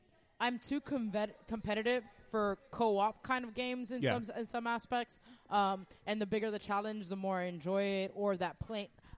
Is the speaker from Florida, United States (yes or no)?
yes; Hialeah, Florida, United States; I grew up in the Hialeah Parks and Recreation.